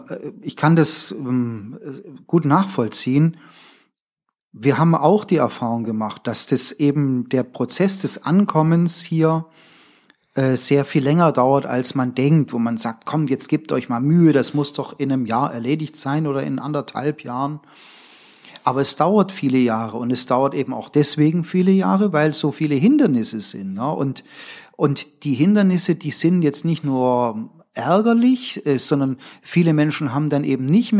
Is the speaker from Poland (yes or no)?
no; West Germany, Germany; ich komme ja aus dem Westen